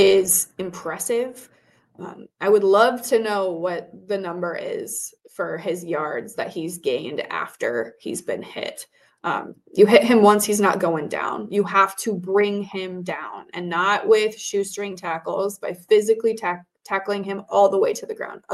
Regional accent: Nebraska, United States; This is my fourth season being back, but I'm from Nebraska originally.

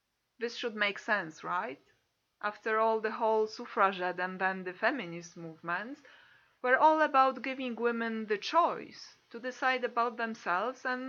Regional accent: Poland; moved away; I'm a psychologist and a former academic. I was born and raised in Poland, but in the last 15 years, I have lived and worked in different countries in Western Europe.

